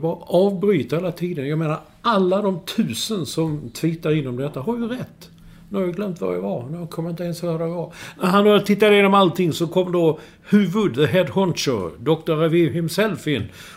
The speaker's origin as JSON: {"language": "Swedish", "country": "Sweden", "said": "Det gör jag hemma i Sverige."}